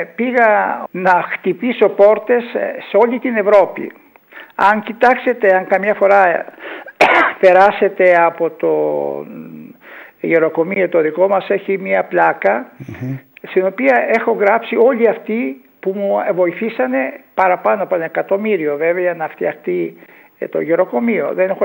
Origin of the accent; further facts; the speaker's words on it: Corfu, Ionian Islands, Greece; Είμαι Κερκυραίος. Πάντοτε μίλησα και στο εξωτερικό για την Κέρκυρα με τόση θέρμη.